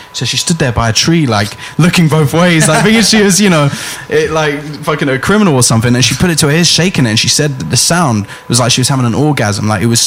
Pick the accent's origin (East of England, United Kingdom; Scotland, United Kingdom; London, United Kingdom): London, United Kingdom; Finsbury Park; Like, I grew up in Finsbury Park. I'm used to noise all times.